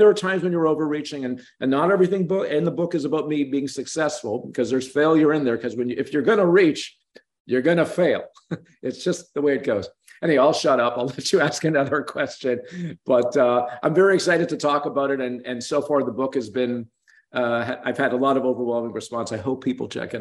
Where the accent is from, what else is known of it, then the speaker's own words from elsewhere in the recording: Canada; I'm Canadian.